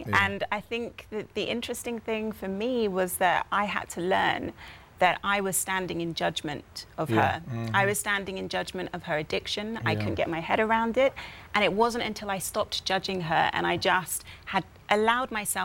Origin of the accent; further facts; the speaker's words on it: United Kingdom; You know, I didn't grow up in Liberty City in Miami. I'm British.